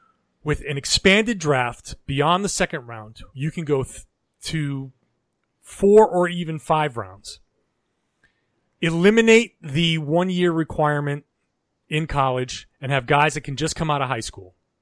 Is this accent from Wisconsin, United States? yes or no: no; Pawtucket, Rhode Island, United States; I grew up in Pawtucket, Rhode Island.